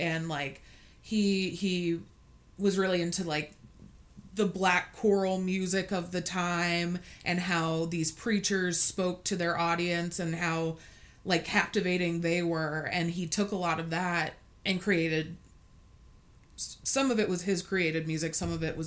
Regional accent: Texas, United States; Which, I'm also from Texas, a little town outside of Houston.

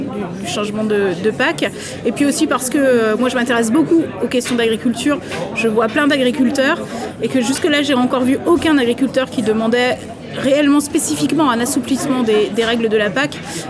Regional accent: Brittany, France; par exemple chez moi en Bretagne, où l'agriculture c'est un poids lourd de l'économie

